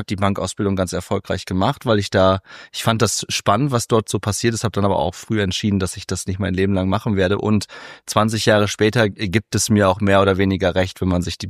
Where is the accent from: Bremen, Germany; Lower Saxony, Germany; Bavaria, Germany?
Lower Saxony, Germany; Cloppenburg; damals in meiner Heimatstadt in Kloppenburg